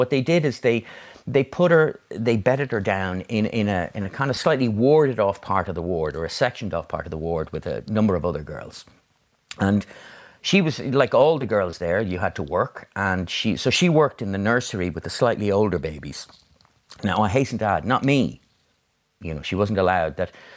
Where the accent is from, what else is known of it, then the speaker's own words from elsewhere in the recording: County Dublin, Ireland; born there; I found out that I was born in St. Patrick's Mother and Baby Home on the Navan Road, which had previously called Pellettstown. And it was the largest mother and baby home in the state.